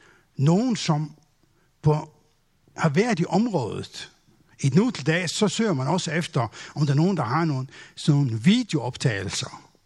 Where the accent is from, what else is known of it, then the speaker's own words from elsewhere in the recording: Faroe Islands; also born or lived in Copenhagen; now in Løsning, Denmark; og jeg bor i Løsning. Jeg kalder mig færing, selvom jeg er født i København, men har boet hele mit liv på Færøerne. Så sådan er det. Jeg taler lidt med accent